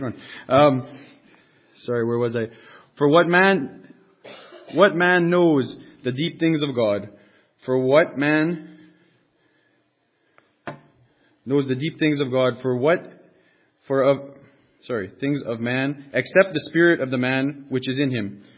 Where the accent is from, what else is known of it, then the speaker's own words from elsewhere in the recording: Valgania, Ontario, Canada; I come from Valgania, Ontario. I attend the chapel in Iroquois Falls.